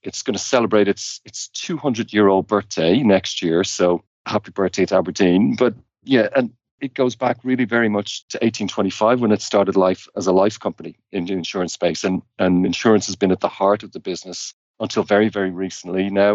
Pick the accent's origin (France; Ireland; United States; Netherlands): Ireland; Dublin, Leinster; moved away as an adult; So I grew up in Dublin in Ireland. So that's where I'm from originally. I spent the first 26 years of my life there.